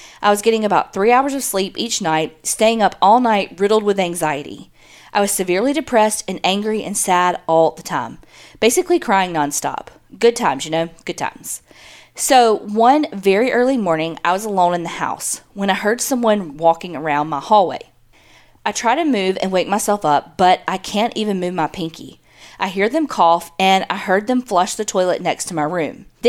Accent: United States; moved away as an adult; now in United Kingdom; Side note, I'm American, but I live in Scotland now since my fiancé is Scottish

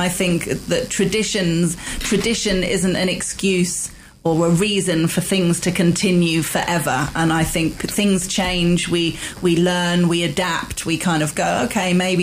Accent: England, United Kingdom; I actually, as a non-Irish person, as an English person, I agree with this journalist

